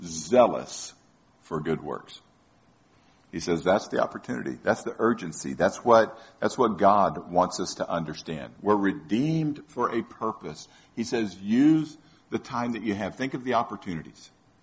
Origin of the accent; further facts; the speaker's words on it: Tampa, Florida, United States; I grew up in Tampa. University of Tampa.